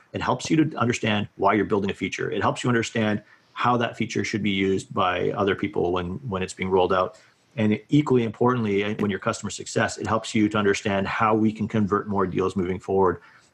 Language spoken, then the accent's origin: English; Vancouver, British Columbia, Canada; I'm from Vancouver too.